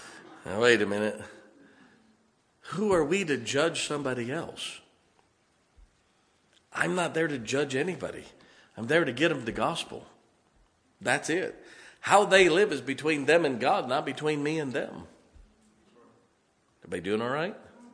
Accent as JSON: {"language": "English", "region": "West Virginia", "country": "United States", "said": "Now, we're all from West Virginia."}